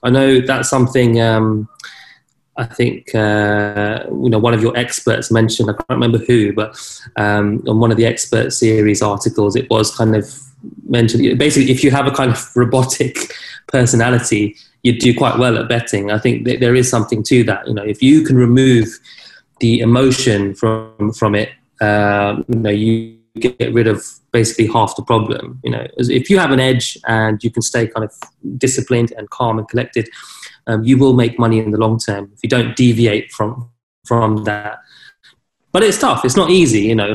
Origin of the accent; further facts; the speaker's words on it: United Kingdom; like I am as a British national, I mean, I was lucky I had, you know, lots of accounts before I came over. I have a UK address.